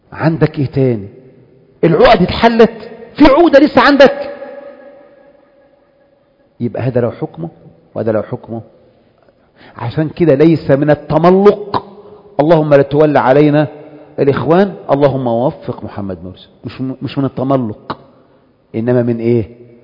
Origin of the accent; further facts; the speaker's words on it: Egypt; now in Saudi Arabia; انا بقى مصري